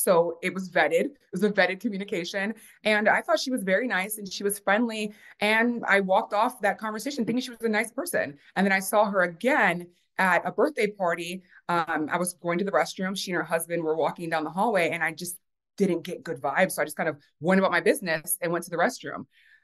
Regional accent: Midwest, United States; growing up in the Midwest, you know, it was hard to find other Africans in the diaspora

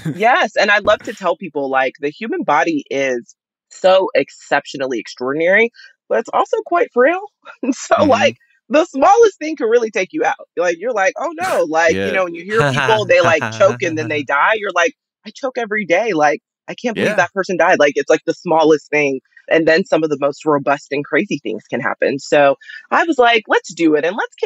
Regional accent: Texas, United States; You know what? I'm a Texan.

